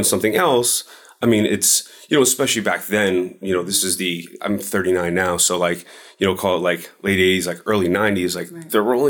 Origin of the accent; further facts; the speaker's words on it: New York, United States; moved away as an adult; now in Austin, United States; I'm originally from New York. So I was a real estate broker for 10 years. When I was 32, I decided, you know what? I want to change. I was tired of the cold weather. Picked up my stuff and moved to Austin, Texas.